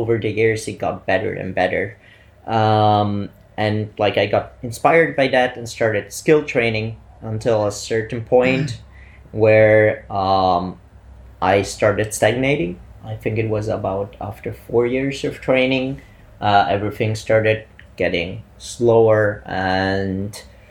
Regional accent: Bolzano, Trentino-Alto Adige, Italy; moved away as an adult; now in Vienna, Austria; Started studying in Vienna. I'm actually from Italy, originating from Bolzano.

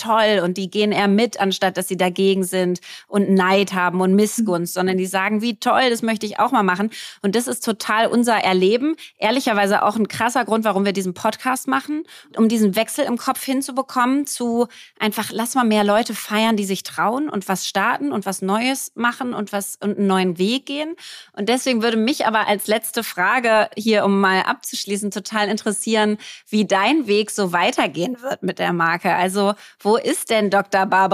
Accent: Berlin, Germany; Ich bin Berlinerin, war auf einer Berliner Schule hier

